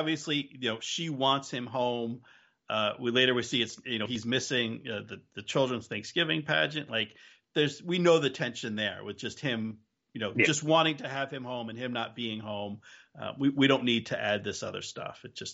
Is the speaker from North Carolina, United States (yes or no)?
no; New Jersey, United States; Growing up in New Jersey, one time, a group of friends, we decided